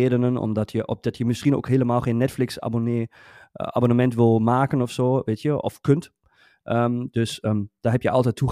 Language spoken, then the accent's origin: Dutch; Germany; Dutch is a second language; Ja, kijk, weer iets geleerd als Duitse.